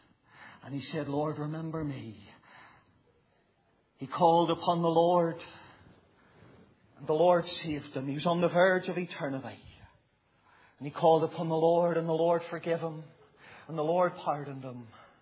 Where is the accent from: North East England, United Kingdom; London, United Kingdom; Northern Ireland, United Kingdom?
Northern Ireland, United Kingdom; Newtownabbey; also born or lived in Belfast / Scotland / Antrim; now in Portadown, United Kingdom; I'm new to Portadown. I was born in Belfast, brought up in Newton Abbey. I served the Lord for 7 years in Scotland and then 5 years in Antrim. And I've emigrated to County Armagh